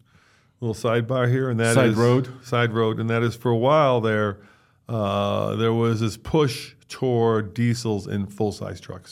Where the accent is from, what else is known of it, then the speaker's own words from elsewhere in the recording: Chicago, Illinois, United States; accent: Chicago; Yeah, Chicago. Chicago. Why would you? I can't do a Chicago. I think I lost most of it.